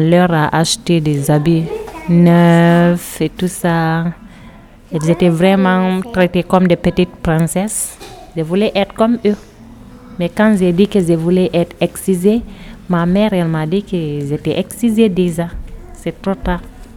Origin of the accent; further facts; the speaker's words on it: Gambia; also born or lived in Guinea; Je suis née en Guinée en 1984, d'une maman guinéenne, d'un papa gambien. Donc, à l'âge de 6 ans, en 1990, ma famille a déménagé en Gambie parce que mon père, il voulait rentrer au pays.